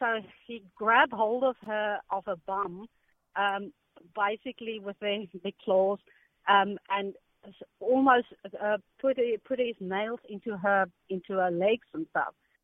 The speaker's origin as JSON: {"language": "English", "country": "South Africa", "said": "I'm also from South Africa, and we were on a game farm."}